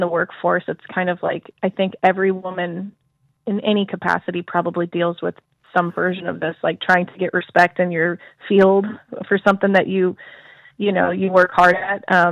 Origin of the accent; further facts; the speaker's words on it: Kansas City, United States; Well, I grew up in Kansas City. I think that was kind of like part of it for sure, because Kansas City historically is a jazz and a blues town.